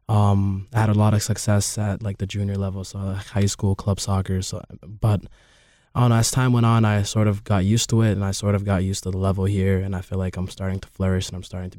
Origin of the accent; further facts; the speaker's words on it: Maine, United States; also born or lived in Georgia; I lived in Georgia for about 8 years, and then I moved to Maine, and I went to high school, elementary school, middle school in Maine.